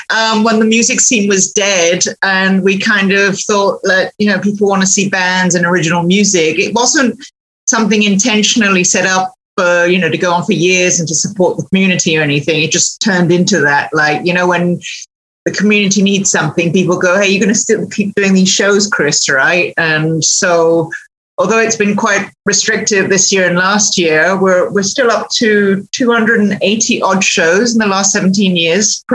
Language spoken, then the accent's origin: English; Hong Kong; accent: British; I'm from Hong Kong, from when it was a British colony. My dad was English. My mother was Chinese. So okay. I'm mixed.